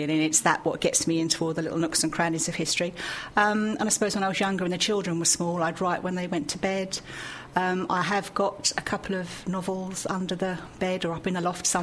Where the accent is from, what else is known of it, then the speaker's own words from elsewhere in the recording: London, United Kingdom; born there; No, I'm only 90% Essex, I suppose. I was born in London, actually, right. In Hackney, lovely Hackney. And I came down here with my parents in 1967, a long time ago.